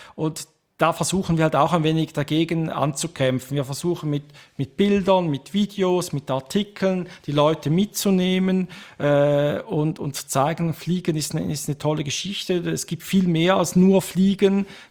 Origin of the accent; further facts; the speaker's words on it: Switzerland; accent: Swiss; mein persönlicher Dialekt ein wenig zu fest, Schweizerisch